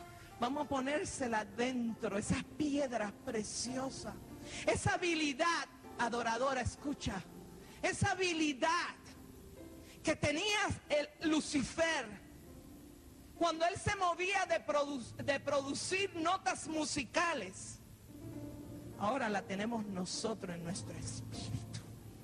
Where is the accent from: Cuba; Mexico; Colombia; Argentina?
Cuba; tú eres venezolano y yo soy cubana. No quiere decir porque yo pertenezco a una no denominación